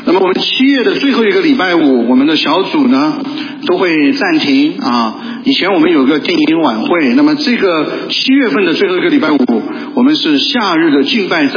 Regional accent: China; 很多时候我们从中国大陆来的

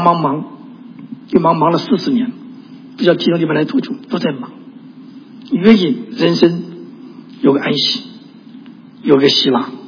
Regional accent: Taiwan; 我们从台湾来，台湾最近常有台风

